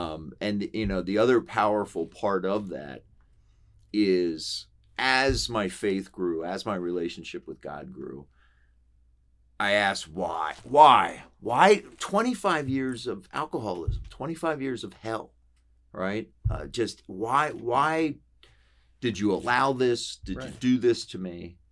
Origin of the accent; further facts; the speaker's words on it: Lancaster, United States; growing up in Lancaster as a guy, I'm actually pretty introspective.